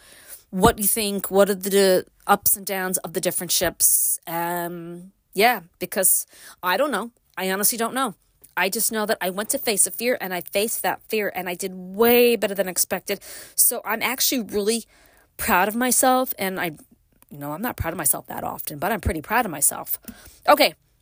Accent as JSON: {"language": "English", "town": "Brooklyn", "region": "New York", "country": "United States", "tie": "born or raised there", "said": "Brooklyn raised, living upstate because I was born and raised in Brooklyn. I left it, moved to upstate. Been up here for almost 30 years now."}